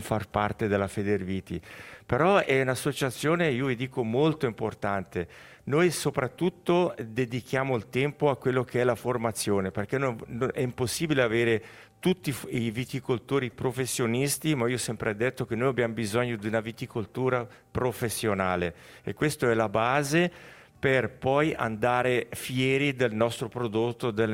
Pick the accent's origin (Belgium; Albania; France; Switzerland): Switzerland; Gordola, Ticino; siamo di Gordola e tutte le volte le famiglie avevano il proprio vigneto